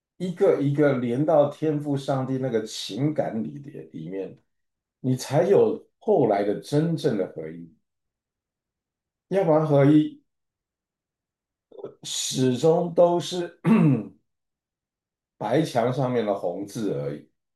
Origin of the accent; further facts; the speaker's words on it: China; 对，我们都是中国人哈